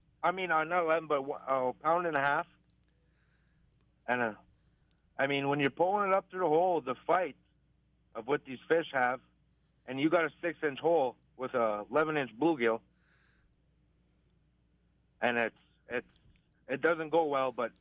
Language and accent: English; Belcourt, North Dakota, United States; also born or lived in Fargo; Well, I was born in the Turtle Mountains. I'm Belker, North Dakota, and as a little kid, we moved away. We moved to Fargo, and I lived there for about 11 years. Well, then later on down the road, we ended up moving back.